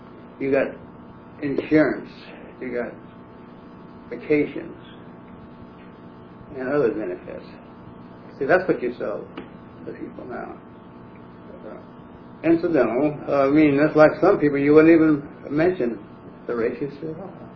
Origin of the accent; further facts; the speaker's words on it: Oklahoma, United States; And I came from Oklahoma, and my next door neighbor was white. It's no big deal in Oklahoma at all, where I came from, about housing.